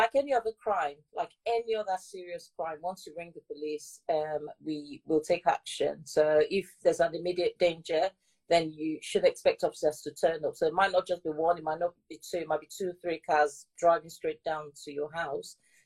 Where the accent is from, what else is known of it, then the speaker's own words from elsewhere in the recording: Delta, Nigeria; I'm actually originally from Delta State, and my husband is from Enugu State. So the Igbo you heard me speaking, I had to learn it.